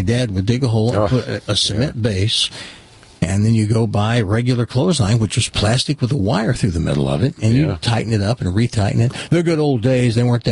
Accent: the South, United States; Now, I grew up in the South, very Protestant, and that's true.

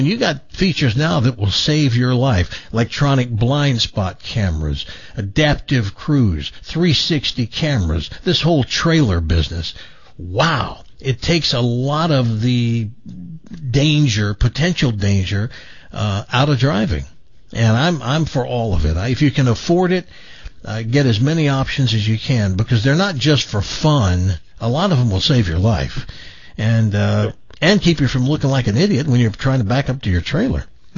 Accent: Tennessee, United States; because I was from Tennessee, and even though we did a lot of hillbilly hick things that we said wrong, I'd never heard that.

